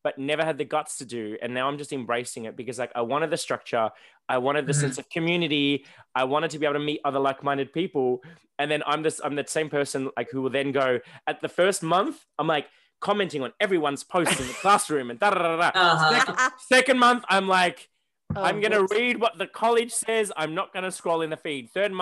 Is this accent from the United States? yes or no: no; Australia; because I'm an Aussie, I'll say how it is.